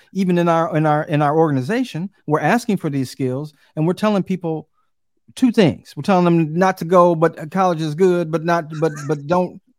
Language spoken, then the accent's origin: English; Michigan, United States; And I grew up in Michigan, you know, I grew up in a place where it was industrial and a lot of people had vocations.